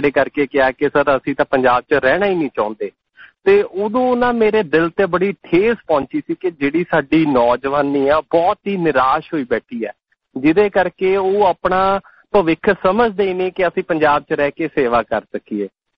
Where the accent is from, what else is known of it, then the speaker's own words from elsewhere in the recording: Ludhiana, Punjab, India; ਮੈਂ ਲੁਧਿਆਣੇ ਦਾ ਰਹਿਣ ਵਾਲਾ